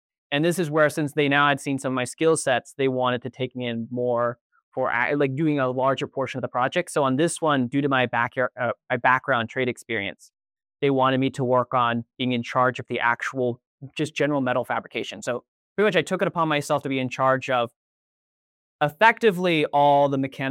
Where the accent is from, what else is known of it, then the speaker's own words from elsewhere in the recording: California, United States; So I'm natively from the Bay Area